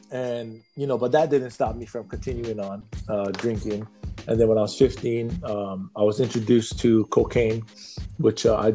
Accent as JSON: {"language": "English", "town": "Waimea", "region": "Hawaii", "country": "United States", "tie": "born or raised there", "said": "I don't know why there's two different names for my town. but I mean, growing up in Hawaii, it's, you know, if you've ever been to Hawaii, you're going to see very like fast how different it is there"}